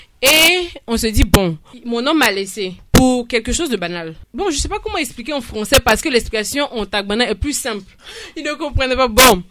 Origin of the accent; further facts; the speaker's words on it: Niakara, Vallée du Bandama, Côte d’Ivoire; Moi, je suis née à Niakara et j'ai fait ma classe de CP1 et CP2 là-bas. Ça m'a permis de m'imprégner de ma culture et de connaître ma langue maternelle.